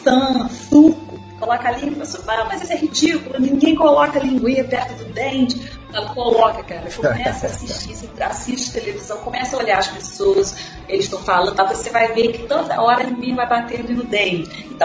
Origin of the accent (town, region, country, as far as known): Brazil; born there